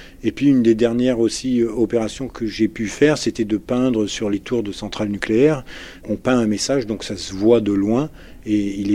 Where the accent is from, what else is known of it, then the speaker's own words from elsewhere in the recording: Auvergne-Rhône-Alpes, France; J'ai grandi dans le Vercors depuis l'âge de 10 ans où j'étais en pension au collège Sport Nature.